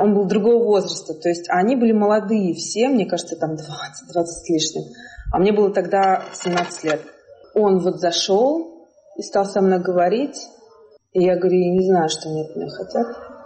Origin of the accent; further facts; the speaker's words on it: Ukraine; born there; я родилась в Украине, это моя позиция, и это моя родина.